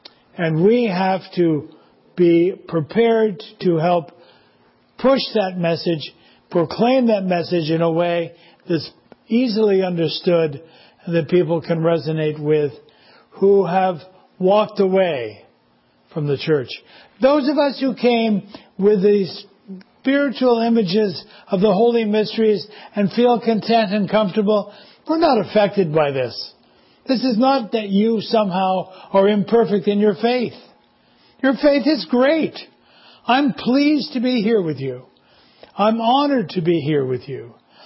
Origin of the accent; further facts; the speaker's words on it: Quebec, Canada; for me, growing up in Quebec, was to think about the atomic bomb.